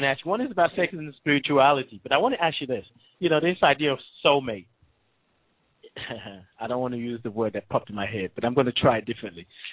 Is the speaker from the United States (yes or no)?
no; Nigeria; also born or lived in England; I'm from Nigeria. I was born in England, so I've lived in England. I've lived in Nigeria, and I live here now. But there were times when I used to go back and forth between here and England